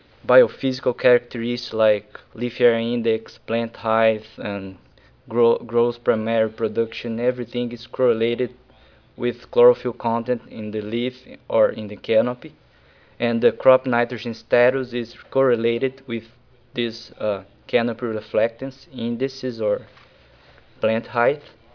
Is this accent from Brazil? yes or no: yes; Brazil; English is a second language; I'm from Brazil, and don't look like, but I'm from Brazil